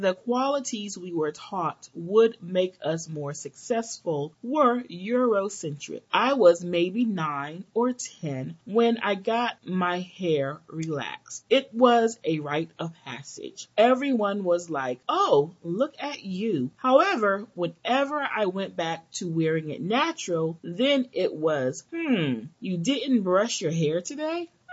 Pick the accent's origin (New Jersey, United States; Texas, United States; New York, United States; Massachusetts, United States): New York, United States; New York City; also born or lived in Miami, Florida / Dominican Republic; I was born in Miami, but literally 3 weeks later, we went right back to the Dominican Republic. When I was three, we relocated to Washington Heights in New York City, and all my formative years were spent there.